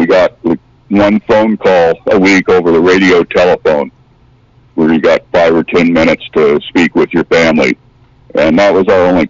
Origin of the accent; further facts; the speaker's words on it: Redding, California, United States; I was from Northern California. I grew up near Redding, California.